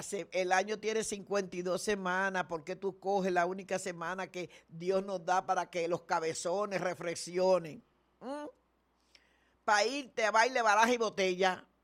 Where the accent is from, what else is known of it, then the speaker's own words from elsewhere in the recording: Dominican Republic; como dicen los dominicanos, que soy yo dominicana.